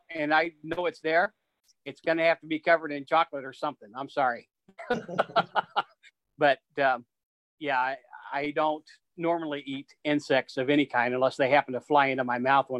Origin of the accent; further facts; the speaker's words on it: Missouri, United States; Obviously, growing up in the Midwest in Northwest Missouri, I heard a lot about it back then. And then I was in North Dakota for a few years too.